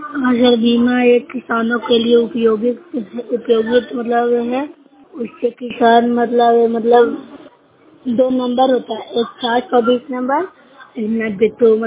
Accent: Bihar, India; मैं नूरसा ब्लॉक से हूँ, जिला नालंदा से हूँ।

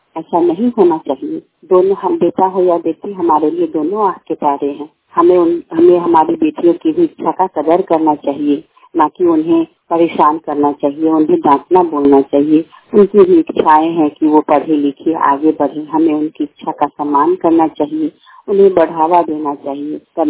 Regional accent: Bihar, India; मैं वैशाली जिले की रहने वाली हूँ।

